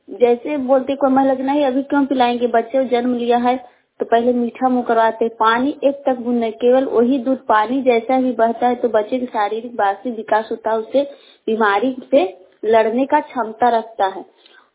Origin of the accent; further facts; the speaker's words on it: Hisua, Bihar, India; छतियर पंचायत हिसुआ प्रखंड जिला नवादा के निवासी हूँ।